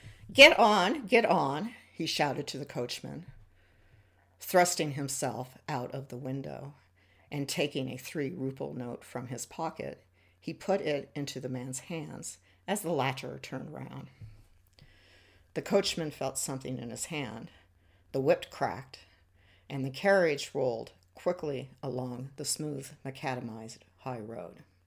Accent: the West, United States; I was born and I grew up in the American West and have spent most of my life here, except for 7 years in the Northeast right after college.

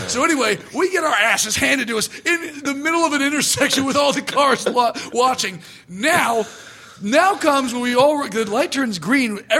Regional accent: Ireland; As an Irishman, I just, that guy's my hero.

